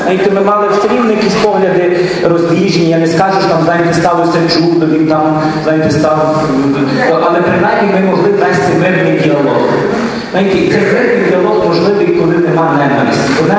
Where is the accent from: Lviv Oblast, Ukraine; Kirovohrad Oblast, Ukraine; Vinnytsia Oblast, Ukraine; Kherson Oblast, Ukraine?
Lviv Oblast, Ukraine; Lviv; І я приїхав в Київ, це, напевно, може там перший чи другий раз в житті я був в Києві. Я зі Львова.